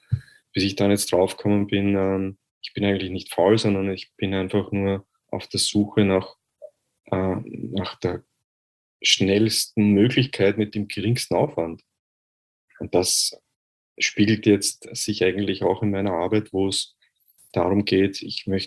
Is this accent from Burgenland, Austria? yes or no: no; Vienna, Austria; wie ihr wahrscheinlich hören könnt. Ich bin aus Österreich, aus Wien. Ich hoffe, ihr könnt meinen Dialekt verstehen.